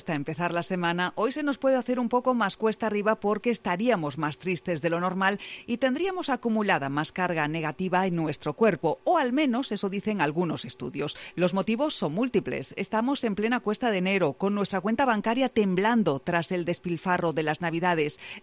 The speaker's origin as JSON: {"language": "Spanish", "region": "Galicia", "country": "Spain", "said": "aquí, como somos gallegos y nos gusta la fiesta, ya estamos empezando a pensar en el carnaval"}